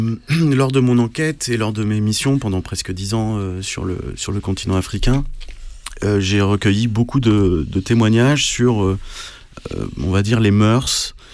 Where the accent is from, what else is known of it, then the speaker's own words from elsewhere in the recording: France; Enfin, moi, je suis français, donc ces gens me représentent.